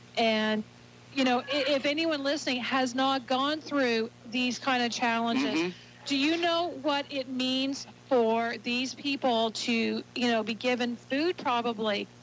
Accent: Canada; now in United States; And I know as a Canadian, we have the coverage for health care.

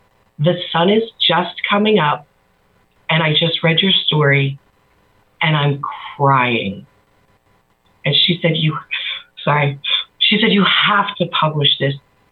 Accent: Pittsburgh, Pennsylvania, United States; I grew up in Pittsburgh, youngest of 5 kids.

